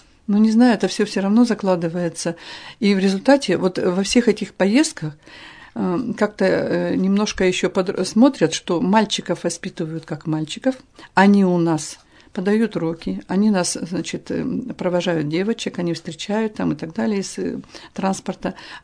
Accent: Yekaterinburg, Sverdlovsk Oblast, Russia; мы из Екатеринбурга

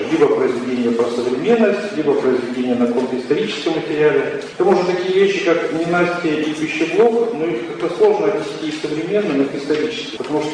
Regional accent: Sochi, Krasnodar Krai, Russia; я сам из Сочи

